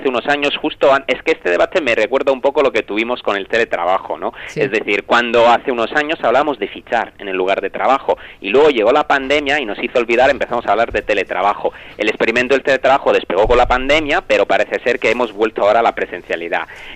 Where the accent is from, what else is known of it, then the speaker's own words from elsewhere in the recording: Spain; y los españoles, así como los italianos, como parece ser que somos los más vagos de Europa